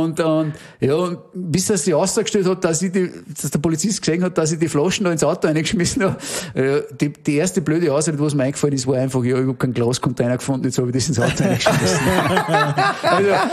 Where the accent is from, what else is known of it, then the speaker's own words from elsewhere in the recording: Upper Austria, Austria; Bei uns im Innviertel hat man den Brauch, was der von Brautstellen.